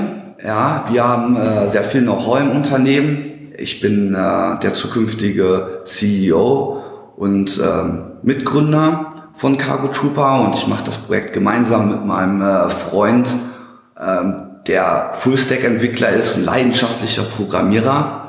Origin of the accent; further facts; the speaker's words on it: Dortmund, North Rhine-Westphalia, Germany; bin 37 Jahre alt und komme aus Dortmund. Gebürtig komme ich aus Hagenow-Limburg, falls jemand das Nest kennt.